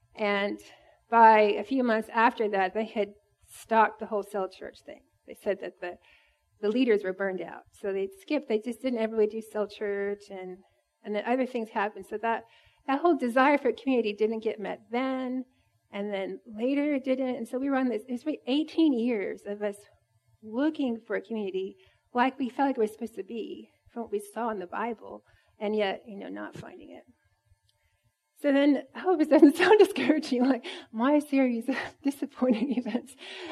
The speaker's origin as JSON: {"language": "English", "region": "Indiana", "country": "United States", "tie": "born or raised there", "said": "So, I grew up in Indiana. I'm not from Texas. I'm not an Aggie. And I came to Texas right after I graduated from college."}